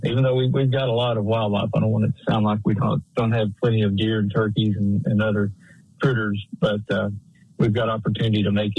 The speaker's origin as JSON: {"language": "English", "town": "Hot Springs", "region": "Arkansas", "country": "United States", "tie": "born or raised there", "said": "I'm getting ready to go in to meet with a group here in my hometown of Hot Springs, Arkansas."}